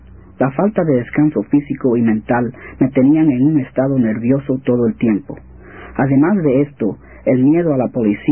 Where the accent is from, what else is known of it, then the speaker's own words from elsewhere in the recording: Puerto Rico; also born or lived in Brooklyn, New York, United States; Nací en Brooklyn, Nueva York, de padres puertorriqueños, durante la Depresión. Unos pocos meses después, mis padres regresaron a Puerto Rico por causa de la situación económica en Nueva York.